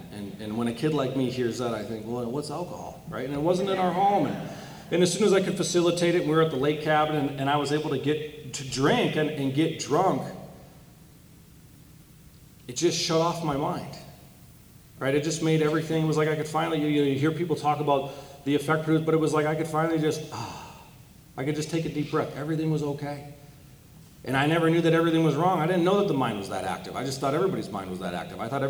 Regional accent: North Dakota, United States; accent: Canadian twang; If you hear the accent, I'm not from Los Angeles. I'm from North Dakota. I was born in North Dakota, so I got a little Canadian twang, you know, the O's roll, pass me the spoon

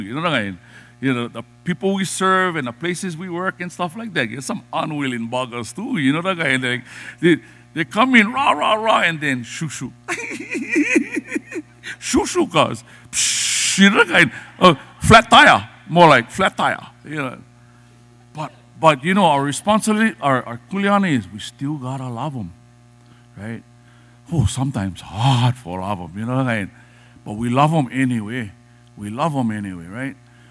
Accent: Hawaii, United States; But I'm a Hawaiian man who has learned my culture. And I've learned my ancestral and cultural kuleana.

